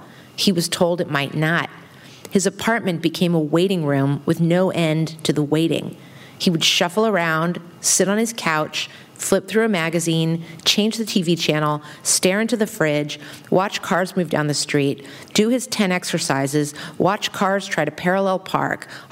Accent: San Francisco, California, United States; And I grew up in San Francisco in the same neighborhood where I have my narrator, where she's from, where she grew up.

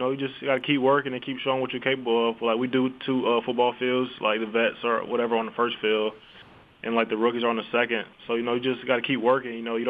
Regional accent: Rock Hill, South Carolina, United States; Rock Hill, South Carolina.

